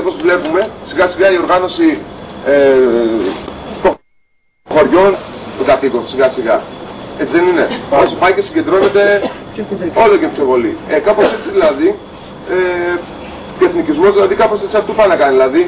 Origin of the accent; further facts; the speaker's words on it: Greece; όχι ως προς τον τόπο μου, αλλά ως προς τον τόπο μου που είναι Ελλάδα